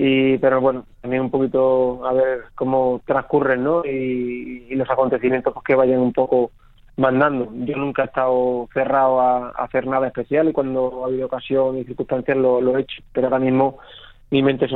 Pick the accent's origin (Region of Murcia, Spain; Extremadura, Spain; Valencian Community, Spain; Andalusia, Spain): Extremadura, Spain; Olivenza; Estaba fuera de Olivenza, de mi tierra